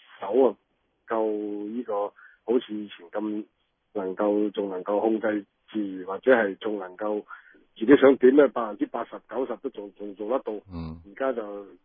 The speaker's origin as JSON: {"language": "Cantonese", "town": "Shunde", "region": "Guangdong", "country": "China", "tie": "born or raised there", "said": "今届咧就响呢个顺德，我哋嘅故乡啊"}